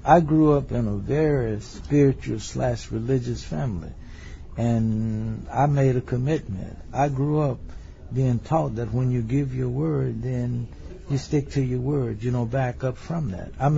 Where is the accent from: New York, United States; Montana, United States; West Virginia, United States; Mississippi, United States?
Mississippi, United States; I'm from Mississippi. I'd lived in Mississippi basically all my life, and I knew the potential.